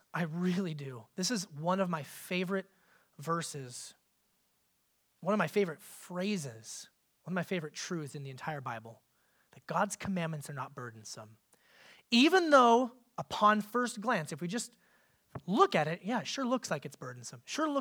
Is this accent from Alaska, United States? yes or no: yes; Alaska, United States; Now I will remind you that I grew up in Alaska, so water skiing meant in like July we would chip the ice off the lake